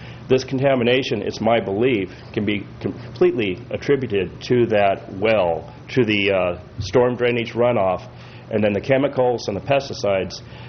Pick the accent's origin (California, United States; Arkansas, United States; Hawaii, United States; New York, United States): California, United States; Oceano; I'm from Oceano.